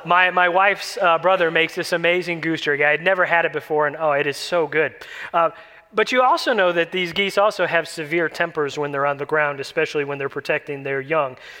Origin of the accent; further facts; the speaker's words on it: Michigan, United States; You know, growing up in Michigan, one of the ways that we always knew that fall was upon us was that we'd hear this funny sound coming from the sky.